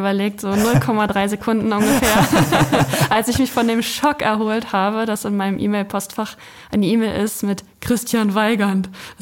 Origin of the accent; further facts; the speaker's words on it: Ueckermünde, Mecklenburg-Vorpommern, Germany; born there; Ich bin in Ueckermünde geboren. Das ist jetzt nicht so ganz Ostseeküste. Das ist am Stettiner Haff. Das ist nochmal so eine extra Pfütze.